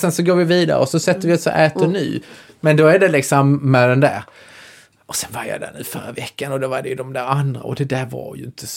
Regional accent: Skåne, Sweden; Jag är ju inte från Stockholm. Så här, jag är ju från Skåne.

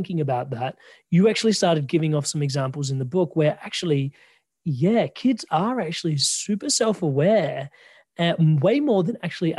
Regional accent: Adelaide, South Australia, Australia; Yeah, I'm from Adelaide. We call it kindy

